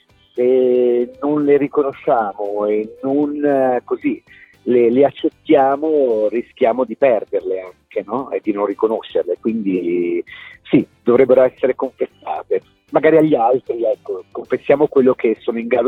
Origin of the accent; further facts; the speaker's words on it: Genoa, Liguria, Italy; moved away as an adult; io a 20 anni sono scappato da Genova per fare il ballerino